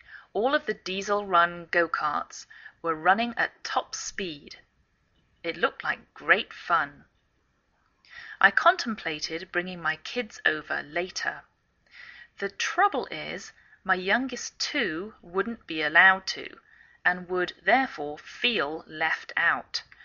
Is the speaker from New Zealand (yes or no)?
no; England, United Kingdom; now in United States; My name is … I'm English. I live in the northwest of the United States.